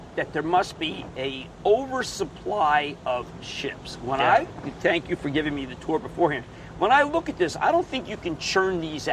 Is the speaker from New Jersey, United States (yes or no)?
yes; New Jersey, United States; my home state of New Jersey.